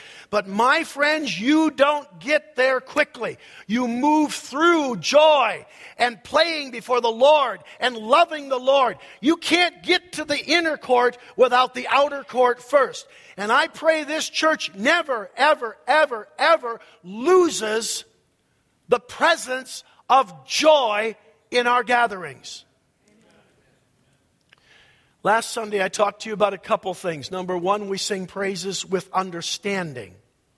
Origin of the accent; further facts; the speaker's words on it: Rochester, Minnesota, United States; Growing up in the Assembly of God Church in Rochester, Minnesota, we were not accustomed to applauding in church.